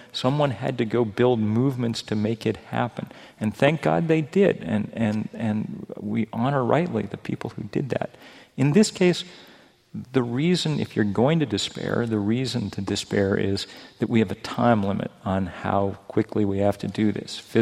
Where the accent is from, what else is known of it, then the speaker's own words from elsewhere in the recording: Vermont, United States; Okay, now I'm from Vermont. I'm not, formal wear is not always my thing